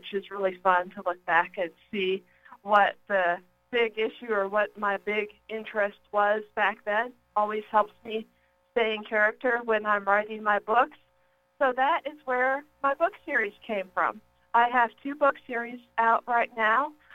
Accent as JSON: {"language": "English", "town": "Plano", "region": "Texas", "country": "United States", "tie": "born or raised there", "said": "I grew up in Plano, Texas, north of Dallas"}